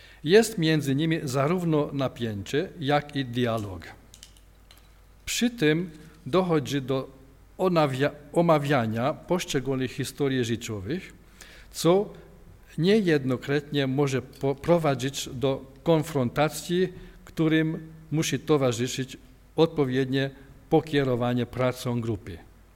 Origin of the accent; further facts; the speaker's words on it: Hungary; Polish is a second language; ale język polski nie jest mój pierwszy język. Jestem z Węgrem, ale studiowałem polonistykę